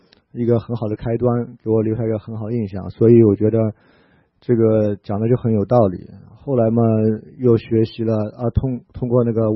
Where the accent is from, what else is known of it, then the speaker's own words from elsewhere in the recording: China; 我从大陆过来，然后现在在 CLU 读书